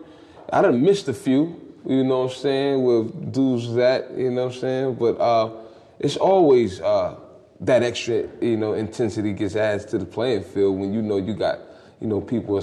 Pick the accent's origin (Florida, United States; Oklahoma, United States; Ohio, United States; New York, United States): New York, United States; Harlem; Cypher was just always prevalent growing up in Harlem.